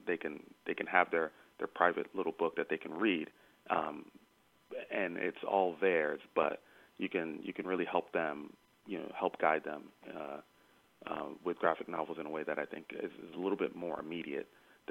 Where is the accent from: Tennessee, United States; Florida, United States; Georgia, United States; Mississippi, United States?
Florida, United States; Miami; I grew up in Miami, Florida